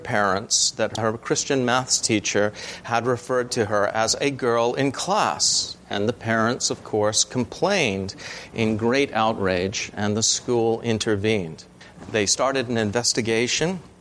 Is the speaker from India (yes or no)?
no; England, United Kingdom; We're both from England.